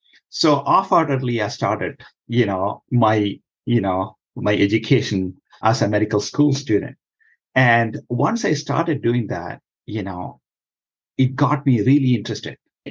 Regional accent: India; moved away as an adult; now in United States; I'm from India, right?

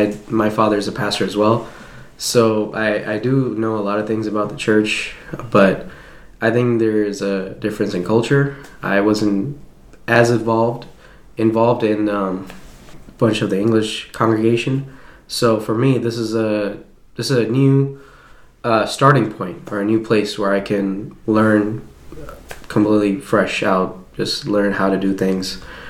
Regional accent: New York City, New York, United States; I grew up in New York City, so

